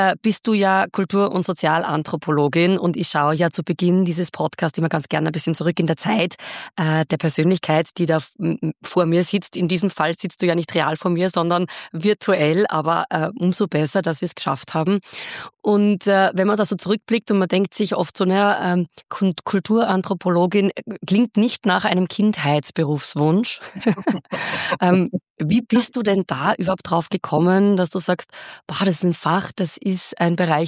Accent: Lichtenberg, Upper Austria, Austria; now in Vienna, Austria; Ich bin aus Lichtenberg, also ist nicht so weit weg. Und dann nach Wien gegangen.

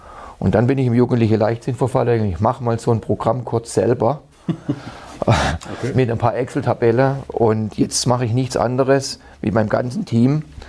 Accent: Baden-Württemberg, Germany; ich komme ja aus dem Freiburger Raum

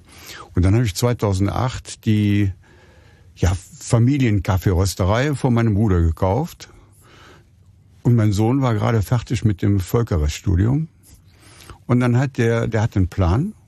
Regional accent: Cologne, North Rhine-Westphalia, Germany; ich bin in Köln geboren, im St. Anna-Haus. Die ersten 4 Jahre habe ich vor kurzem erst festgestellt, auf der Fendorstraße aufgewachsen, da wo das Kaffeegeschäft von meinem Vater gewesen ist.

